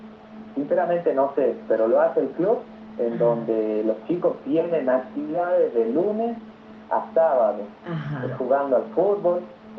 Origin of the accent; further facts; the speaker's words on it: Vespucio, Salta, Argentina; born there; also born or lived in Tartagal; yo vengo de una familia bien pobre, que antes vivíamos acá en Tartagal, yo nací en Vespucio, mi padre trabajaba acá en YPF